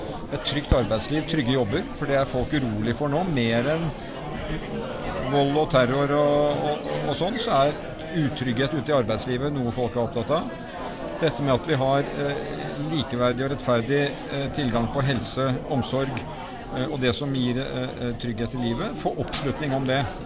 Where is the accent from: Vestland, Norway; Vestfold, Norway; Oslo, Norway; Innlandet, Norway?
Oslo, Norway; Men jeg er en mann fra Oslo.